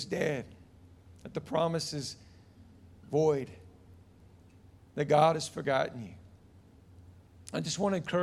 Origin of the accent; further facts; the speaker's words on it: United States; I know you guys don't do this, but I'm from America. And in America, we still do stupid things from time to time.